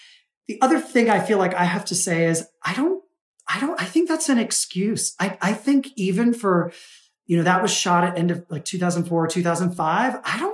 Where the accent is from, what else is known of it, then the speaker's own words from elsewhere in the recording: United States; born there; I was born in the States, but I went at the age of seven and, you know, stayed with my family and where they lived under that regime.